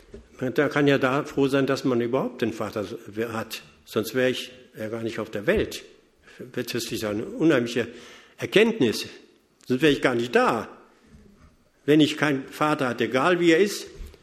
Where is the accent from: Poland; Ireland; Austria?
Poland; born there; Ich bin nicht auf der Flucht geboren, 1942, irgendwo in Polen, gibt es heute gar nicht mehr wahrscheinlich den Ort